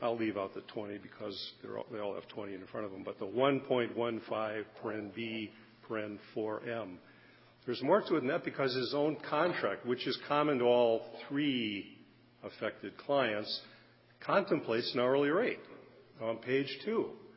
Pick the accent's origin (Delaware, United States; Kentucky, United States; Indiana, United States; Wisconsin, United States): Wisconsin, United States; Rice Lake; I'm from Rice Lake.